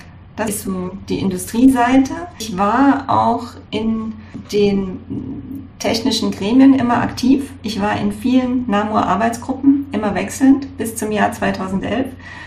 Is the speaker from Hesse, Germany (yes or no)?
yes; Darmstadt, Hesse, Germany; born there; Ich bin in Darmstadt in Hessen geboren.